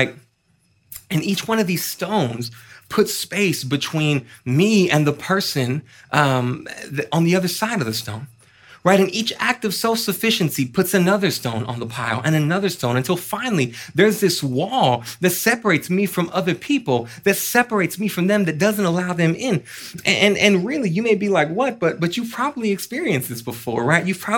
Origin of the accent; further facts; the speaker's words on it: Austin, Texas, United States; I was born and raised here in Austin.